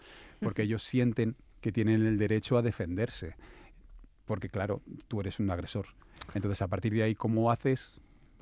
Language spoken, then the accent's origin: Spanish; Torrejón de Ardoz, Community of Madrid, Spain; Yo soy de Torrejón y me había ido a Madrid